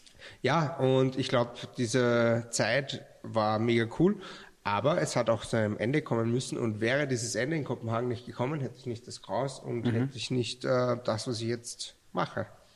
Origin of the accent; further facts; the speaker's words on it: Salzburg, Austria; Kurz vorweg, ich habe ein bisschen einen Dialekt. Ich bin ja aus Salzburg.